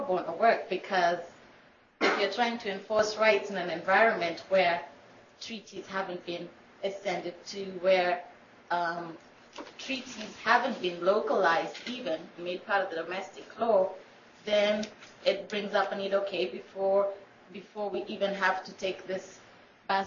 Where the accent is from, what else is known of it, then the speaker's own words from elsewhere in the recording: Kenya; I am Kenyan.